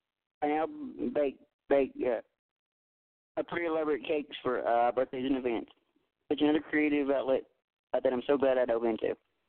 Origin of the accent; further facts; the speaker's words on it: Minden, Louisiana, United States; I'm 21 years old. I was born and raised in Minden, Louisiana.